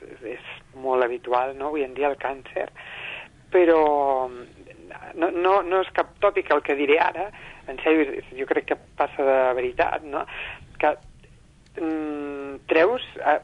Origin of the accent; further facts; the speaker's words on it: Catalonia, Spain; also born or lived in Burgundy, France; jo soc del Penedès, però me'n vaig anar a estudiar a la Borgonya